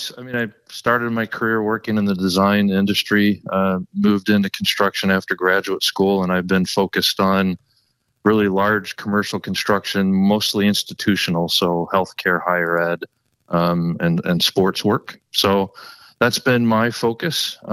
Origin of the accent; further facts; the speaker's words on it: Chicago, Illinois, United States; now in Florida, United States; I came from Chicago, from the Midwest region